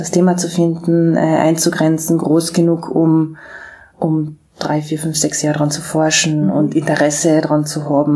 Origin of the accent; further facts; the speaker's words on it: Austria; als Österreicherin ist es relativ schwierig, dann einfach an einer deutschen Uni, also einen Doktorvater in Deutschland zu finden.